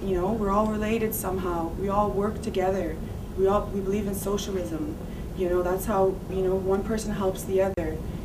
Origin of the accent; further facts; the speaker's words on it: Fort Chipewyan, Alberta, Canada; I was raised in Fort Chip from the time I was small until I was about 11.